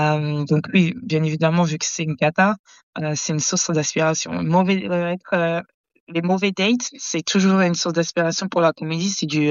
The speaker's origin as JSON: {"language": "French", "country": "France", "said": "Je sais qu'en tant que Française, moi, quand je vois quelqu'un qui est bien habillé"}